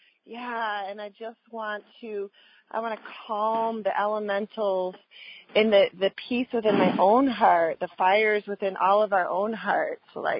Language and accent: English; Massachusetts, United States; now in Santa Cruz, United States; I'm from Massachusetts, but I'm actually living in Santa Cruz, California.